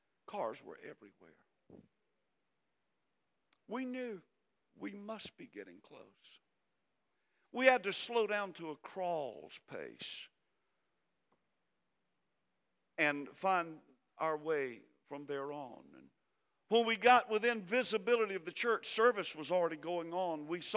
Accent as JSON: {"language": "English", "region": "South Carolina", "country": "United States", "said": "We're from South Carolina."}